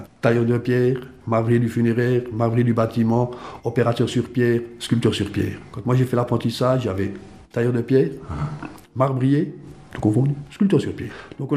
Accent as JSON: {"language": "French", "country": "Switzerland", "said": "je suis suisse"}